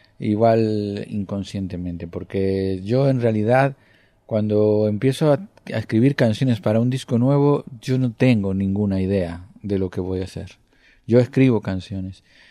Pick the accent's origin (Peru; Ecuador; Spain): Spain; Tenerife, Canary Islands; now in Madrid, Spain; Cuando yo llegué de Tenerife ya traía algunas canciones